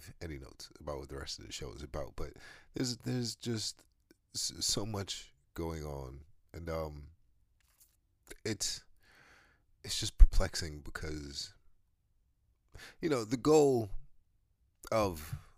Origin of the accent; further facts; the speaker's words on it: United States; Like, I don't understand Americans. And I'm an American, so it feels weird.